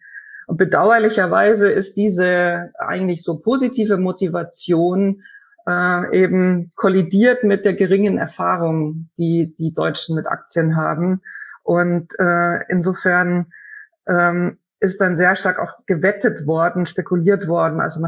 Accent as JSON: {"language": "German", "country": "Germany", "said": "Also als Deutscher kann ich zum Beispiel schon viel in deutschen Zeitungen oder im Internet über deutsche Unternehmen erfahren und ich verstehe es auch besser."}